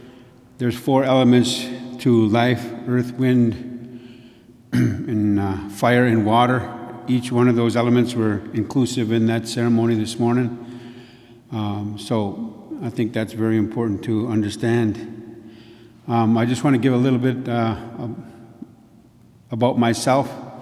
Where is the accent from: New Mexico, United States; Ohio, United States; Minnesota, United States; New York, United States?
Minnesota, United States; Duluth; And I was raised here in Duluth, also on the Central Hillside.